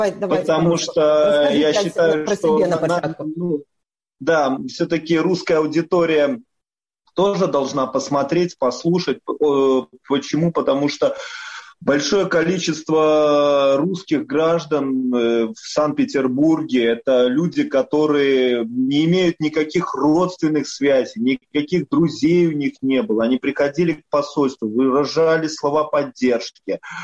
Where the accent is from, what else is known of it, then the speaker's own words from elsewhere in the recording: Polotsk, Vitebsk Region, Belarus; now in Saint Petersburg, Russia; Мой родной город, это город Полоцк.